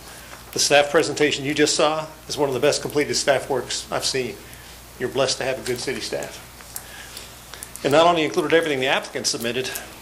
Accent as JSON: {"language": "English", "town": "Cedar Park", "region": "Texas", "country": "United States", "said": "I represent Francisco Choi. I'm from Cedar Park, Texas."}